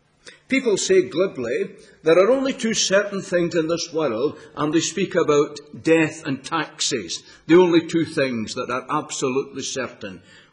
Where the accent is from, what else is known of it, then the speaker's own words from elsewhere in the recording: Scotland, United Kingdom; You know, I come from Scotland and you come from England